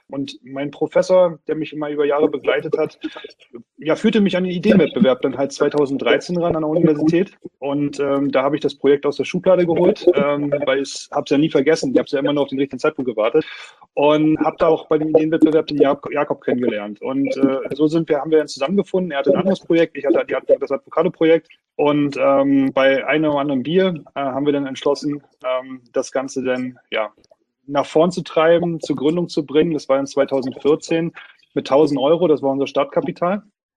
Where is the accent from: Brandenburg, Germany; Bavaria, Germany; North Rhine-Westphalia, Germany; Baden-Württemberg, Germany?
Brandenburg, Germany; born there; bin 38 Jahre alt, gebürtig aus Brandenburg